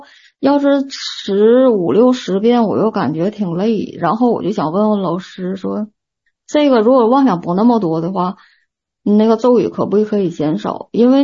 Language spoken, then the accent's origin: Chinese; Liaoning, China; 因为我是辽宁的